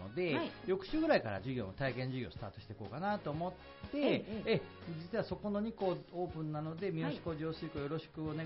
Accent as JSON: {"language": "Japanese", "region": "Aichi", "country": "Japan", "tie": "born or raised there", "said": "で、小さい頃ちょっとそちらにいたので、"}